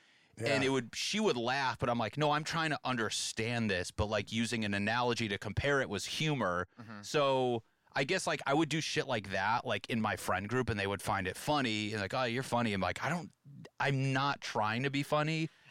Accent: New England, United States; I mean, growing up in New England, like everyone's so funny

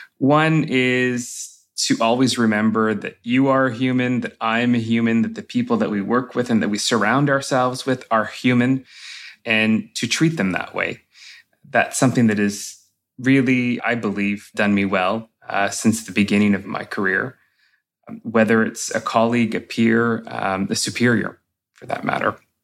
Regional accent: Sudbury, Ontario, Canada; I took a summer job working for a music festival where I grew up in Sudbury called La Nuit sur l'État, which was a concert series in support of Francophone Ontarian artists.

